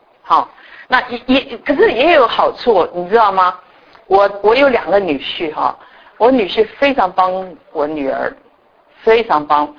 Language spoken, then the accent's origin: Chinese; Taichung, Taiwan; 那么我是台中人，可是我是台湾的那种外省人。